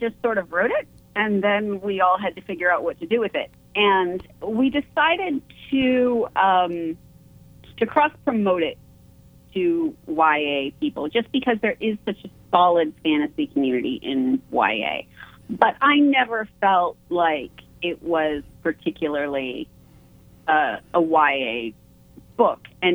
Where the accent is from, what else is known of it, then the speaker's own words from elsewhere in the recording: Pennsylvania, United States; also born or lived in Arizona; previous books took place at least partially in Western Pennsylvania, which is where I went to high school. We moved from Arizona to Pennsylvania.